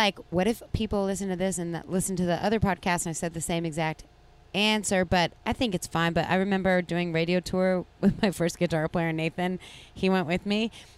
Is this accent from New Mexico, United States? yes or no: yes; New Mexico, United States; join me August 14th through 17th in Red River, New Mexico, my home state